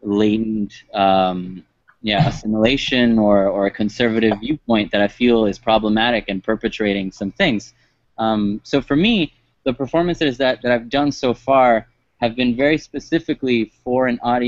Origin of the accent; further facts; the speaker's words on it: Miami, Florida, United States; something that being a Cuban American, I can see a lot of in my family and my, my hometown, Miami.